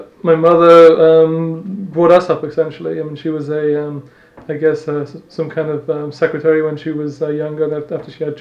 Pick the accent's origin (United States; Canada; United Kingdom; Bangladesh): United Kingdom; Lechlade, South West England; I grew up in England in a little village called Lechlade, which is about 2 hours drive west of London, with my parents and a brother, essentially.